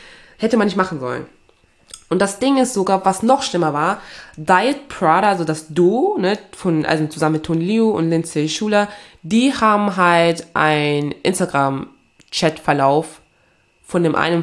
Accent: Togo; meine Wurzeln liegen ja in Togo, ne? Also ich komme ja aus Togo, also aus Westafrika.

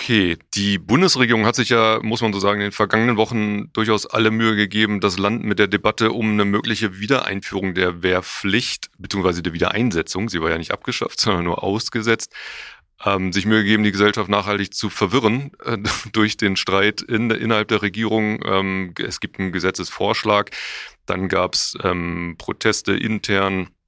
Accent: Lower Saxony, Germany; Ich bin in der Lüneburger Heide aufgewachsen.

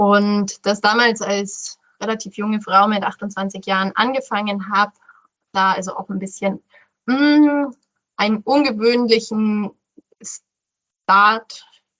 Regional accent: Rosenheim, Bavaria, Germany; Ich bin in Rosenheim aufgewachsen.

